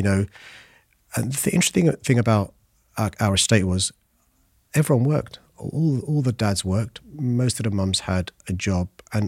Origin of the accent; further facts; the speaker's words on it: Tooting, London, United Kingdom; I was born in Tooting in St. George's Hospital. Mm. I first lived a mile up the road in the Henry Prince estate on a council estate.